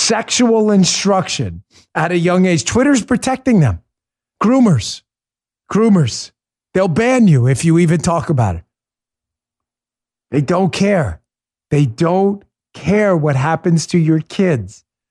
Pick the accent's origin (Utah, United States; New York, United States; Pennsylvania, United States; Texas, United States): New York, United States; I grew up in New York. I love New York. I always will.